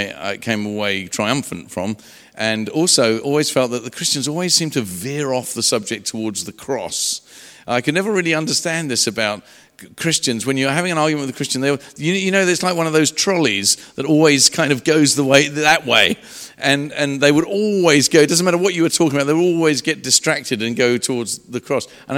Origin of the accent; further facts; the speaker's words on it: Hove, South East England, United Kingdom; also born or lived in London; And as you can hear, I'm from England. This is my home. But I was born in London, grew up in Hove in East Sussex.